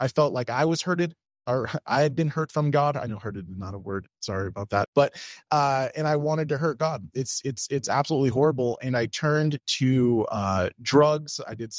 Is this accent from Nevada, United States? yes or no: yes; Las Vegas, Nevada, United States; born there; So I grew up in a Christian household. I was born in Las Vegas, Nevada.